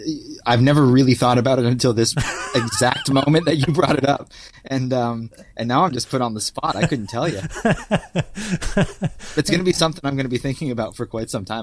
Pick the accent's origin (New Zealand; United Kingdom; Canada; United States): Canada; British Columbia; also born or lived in Hamilton, Canada / Edmonton, Canada; And then I was there for, you know, about seven years and then off to British Columbia for most of my life, and then back to Ontario in my late teens